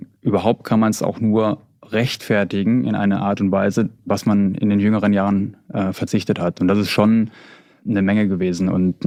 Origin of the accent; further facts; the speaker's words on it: Bad Oeynhausen, North Rhine-Westphalia, Germany; ich komme aus Bad Oeynhausen in Ostwestfalen, für die, die es nicht wissen, wo Bad Oeynhausen liegt.